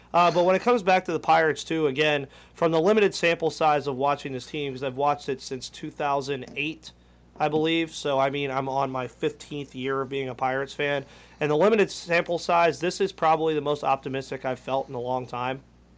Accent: Georgia, United States; also born or lived in Pittsburgh, United States; Because growing up down here, because I grew up in Georgia. I was born in Pittsburgh, but I grew up down here.

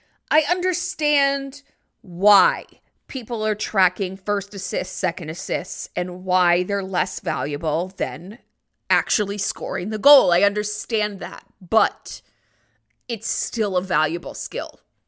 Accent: New Jersey, United States; And also, I'm from New Jersey.

